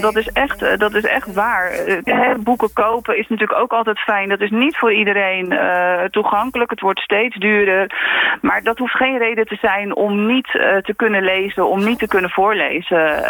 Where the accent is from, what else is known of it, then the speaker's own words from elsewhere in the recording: Krimpen aan den IJssel, South Holland, Netherlands; Ja, ik kom zelf uit Krimpen aan de IJssel.